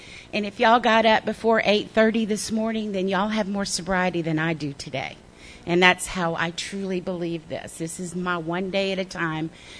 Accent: Klein, Texas, United States; also born or lived in Houston, Texas; So I was born in Houston, Texas. Right on. But I didn't stay there long. I moved to a little country town called Klein, Texas, which was a little dot on the map

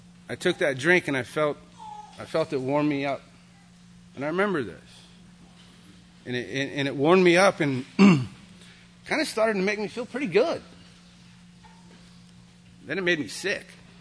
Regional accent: California, United States; So I'm from California.

